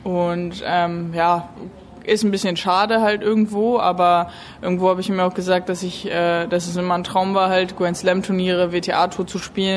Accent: Wiefelstede, Lower Saxony, Germany; also aufgewachsen bin ich in Wiefelstede. Kleines Örtchen bei Oldenburg.

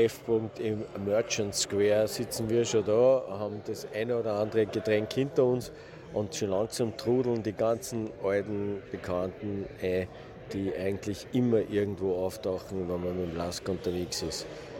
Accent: Austria; Bei uns in Österreich heißt es kein Bier vor 4

